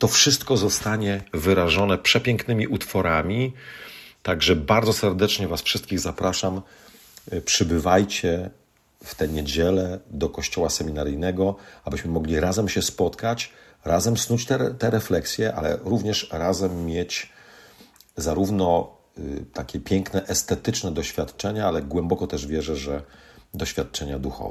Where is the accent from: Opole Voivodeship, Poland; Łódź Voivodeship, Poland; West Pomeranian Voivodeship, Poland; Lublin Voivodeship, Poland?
West Pomeranian Voivodeship, Poland; ja pochodzę z Pomorza Zachodniego, ale od wielu lat nie mieszkam na Pomorzu Zachodnim. Spoglądam na te ziemię z perspektywy Małopolski, z perspektywy Galicji.